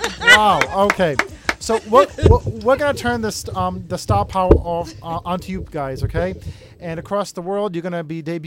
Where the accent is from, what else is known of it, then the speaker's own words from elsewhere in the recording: Rhode Island, United States; Well, I come from Rhode Island, so say hello to Rhode Island, of course.